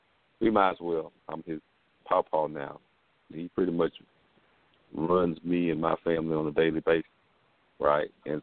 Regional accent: Indiana, United States; It reminds me of when I was young growing up in Indiana.

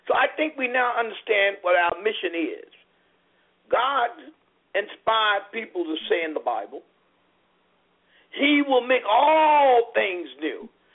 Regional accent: Lynchburg, Virginia, United States; headed by the imam, former imam of Lynchburg, Virginia, my hometown.

